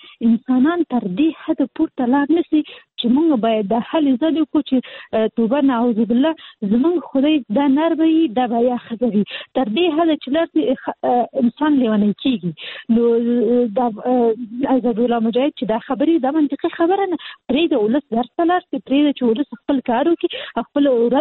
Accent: Kabul, Afghanistan; زه خاصه د کابل يم

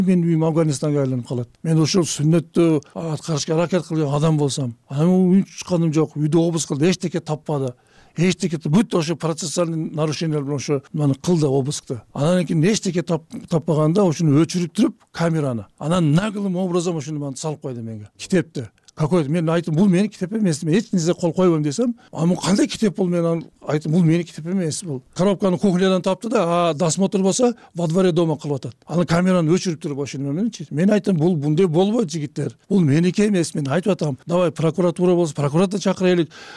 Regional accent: Osh, Osh Region, Kyrgyzstan; өзүм Оштон болом.

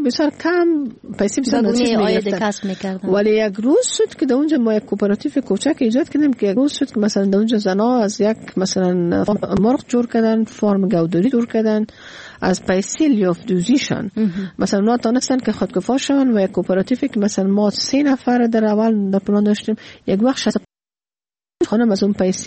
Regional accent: Kabul, Afghanistan; ما از کابل اومدیم،

